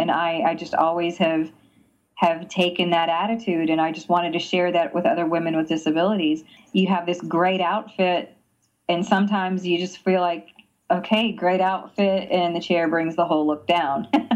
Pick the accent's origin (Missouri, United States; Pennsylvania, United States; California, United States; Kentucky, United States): Pennsylvania, United States; No, but I was Miss Wheelchair Pennsylvania 1994. I was originally from Pennsylvania.